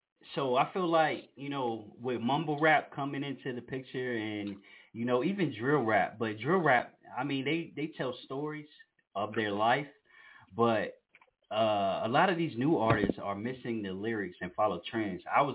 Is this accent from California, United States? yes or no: no; Virginia, United States; You know, me being originally from the Tidewater area